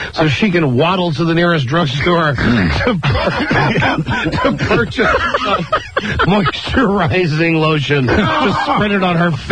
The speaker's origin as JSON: {"language": "English", "region": "California", "country": "United States", "tie": "born or raised there", "said": "First off, I grew up in Northern California, not in Hollywood, dickweed."}